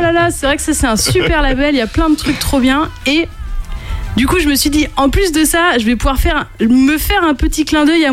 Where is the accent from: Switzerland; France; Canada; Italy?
Italy; accent: Italian; Avec mon super accent italien.